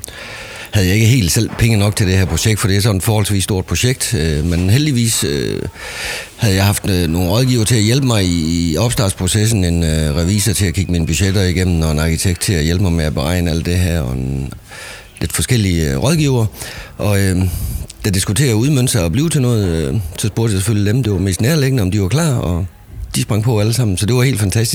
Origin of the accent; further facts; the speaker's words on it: Esbjerg, Region of Southern Denmark, Denmark; also born or lived in Greenland; Jeg er Esbjerg-dreng og har altid boet her i Esbjerg på nær lige en par udstikker, og jeg har også været i Grønland nogle år og sådan lidt rundt omkring, men ellers, jeg kommer altid tilbage til Esbjerg.